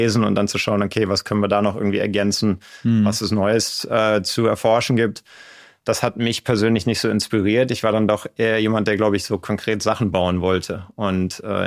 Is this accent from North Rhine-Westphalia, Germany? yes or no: yes; Cologne, North Rhine-Westphalia, Germany; moved away as an adult; also born or lived in Bremen; now in United States; Ich bin in Köln aufgewachsen, kölsche Jung. Habe da im Prinzip meine ganze Jugend verbracht.